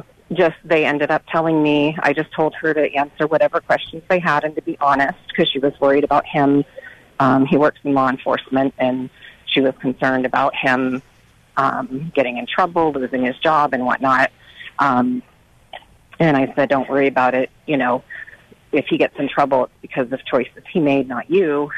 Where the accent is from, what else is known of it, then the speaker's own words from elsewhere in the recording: New England, United States; We were in California at the time, and I'm from New England